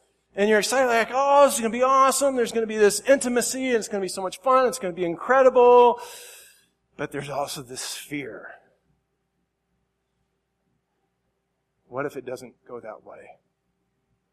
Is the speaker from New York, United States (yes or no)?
no; Council Bluffs, Iowa, United States; I grew up in Council Bluffs, Iowa, which, like the name, has these bluffs that supposedly the Indians held council meetings on.